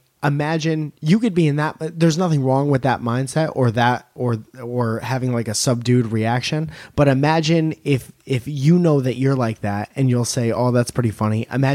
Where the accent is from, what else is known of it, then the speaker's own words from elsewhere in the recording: Connecticut, United States; I come from Connecticut. I come from like a place with amazing pizza where Italians are and there's regular water.